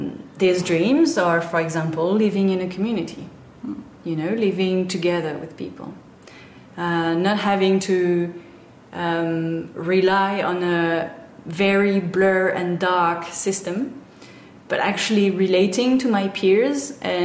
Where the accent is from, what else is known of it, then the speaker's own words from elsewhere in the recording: Paris, Île-de-France, France; English is a second language; now in Oroville, United States; growing up in Paris, I couldn't imagine that life was so beautiful and so blissful.